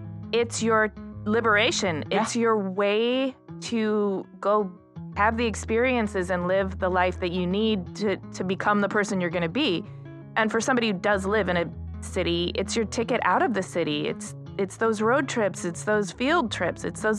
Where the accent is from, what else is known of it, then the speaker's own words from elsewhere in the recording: Detroit, Michigan, United States; I mean, I grew up in Detroit, which is very auto focused.